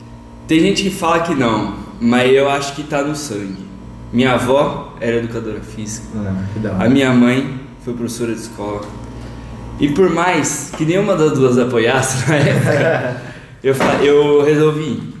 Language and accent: Portuguese; Bauru, São Paulo, Brazil; tenho 24 anos. Sou de Bauru